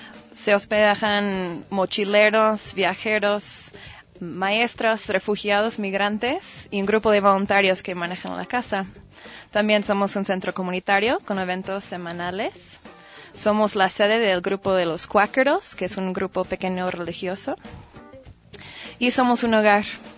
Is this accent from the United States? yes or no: yes; United States; Spanish is a second language; Y yo también, pero soy de los Estados Unidos.